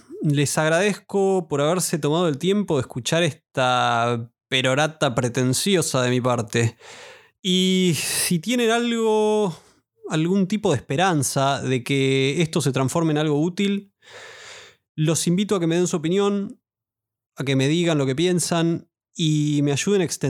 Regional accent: Argentina; siendo yo argentino, pareciera ser lo más razonable

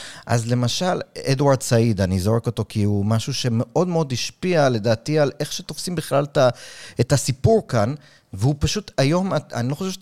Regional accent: New York, United States; כשאני גדלתי בניו יורק, אז אני חייתי בברוקלין.

